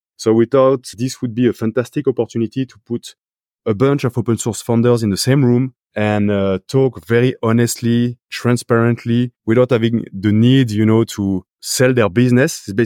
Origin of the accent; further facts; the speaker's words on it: France; accent: French; English is a second language; Because I'm French, probably figured it out from my accent.